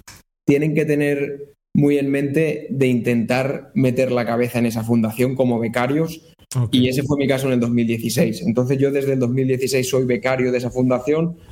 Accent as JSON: {"language": "Spanish", "country": "Spain", "said": "Como españoles, hay familias españolas que tienen la posibilidad de mandar a sus hijos allá donde ellos quieran"}